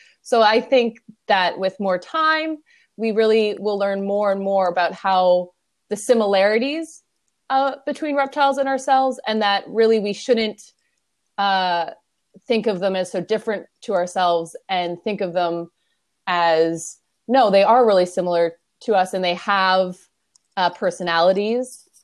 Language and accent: English; Canada; moved away; but I live away from home because I'm Canadian.